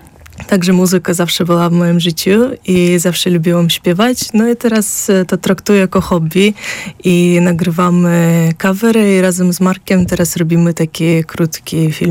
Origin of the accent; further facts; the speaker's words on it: Uzbekistan; moved away as an adult; now in Poznań, Poland; taki los, ale tak pochodzę z takiej mieszanej rodziny